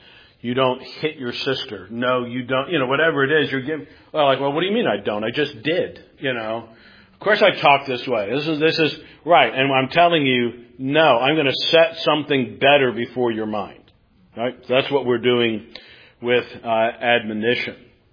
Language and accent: English; New York, United States; born there; also born or lived in Virginia; When I was a kid, so I grew up in, I was born in New York, moved around a little bit. I spent some years in Virginia. My dad worked at a naval base.